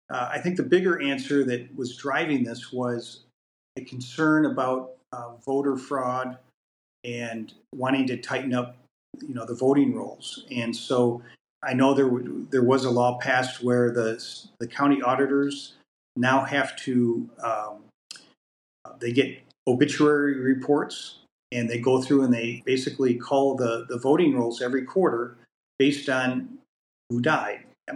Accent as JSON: {"language": "English", "region": "Michigan", "country": "United States", "tie": "born or raised there", "lives_now": "South Dakota, United States", "said": "And I remember back in grade school when I grew up in Michigan"}